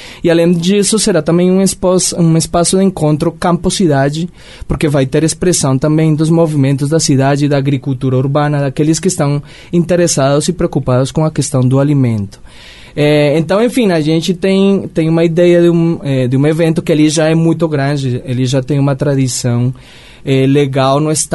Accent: Colombia; Portuguese is a second language; now in Brazil; Na minha trajetória lá na Colômbia, eu sou colombiano

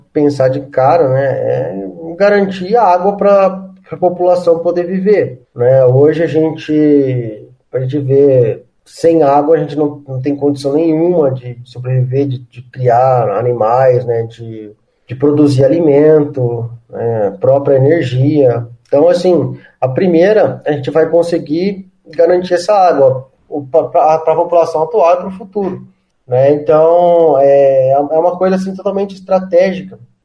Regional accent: Brazil; Então, nós, como brasileiros, conhecendo isso

